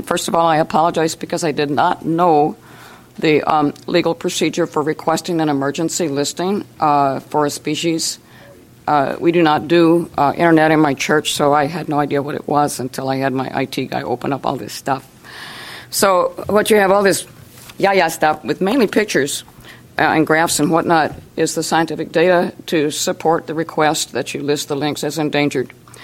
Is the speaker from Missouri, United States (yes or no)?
no; Bellingham, Washington, United States; I'm from Bellingham. I'm a tree farmer out there